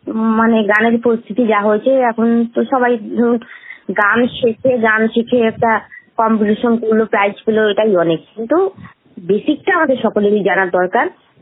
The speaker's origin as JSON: {"language": "Bangla", "town": "Asansol", "region": "West Bengal", "country": "India", "tie": "born or raised there", "said": "আমার বাড়ি হচ্ছে আসানসোল"}